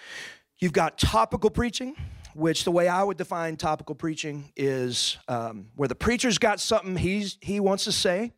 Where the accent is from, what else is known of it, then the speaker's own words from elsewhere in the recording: Texas, United States; I grew up in East Texas. I'm kind of a country boy.